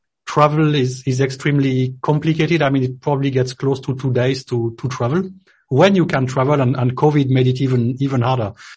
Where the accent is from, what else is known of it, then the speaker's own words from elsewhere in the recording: Switzerland; I'm from Switzerland myself